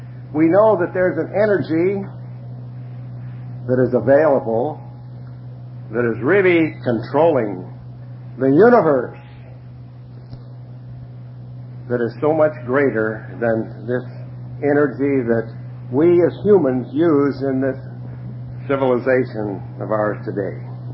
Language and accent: English; Sacramento, California, United States; I'm not from Los Angeles. I'm from Sacramento.